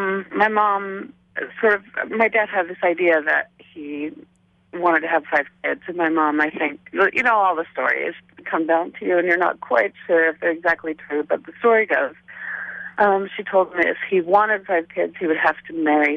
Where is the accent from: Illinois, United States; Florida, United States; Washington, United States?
Washington, United States; Seattle; also born or lived in Bay Area; My parents married there. My brother and I were born in the Bay Area, and I grew up mostly in Seattle.